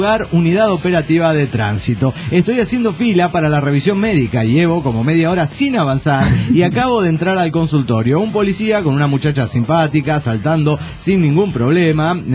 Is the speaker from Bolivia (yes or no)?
yes; Cochabamba, Bolivia; de Cochabamba, Bolivia.